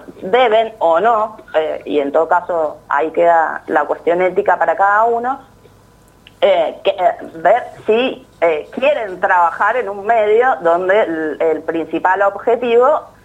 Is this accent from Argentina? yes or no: yes; Argentina